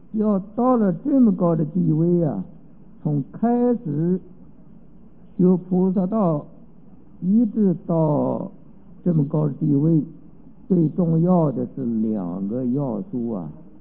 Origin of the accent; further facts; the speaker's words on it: China; 我们中国人讲叫圣人贤人嘛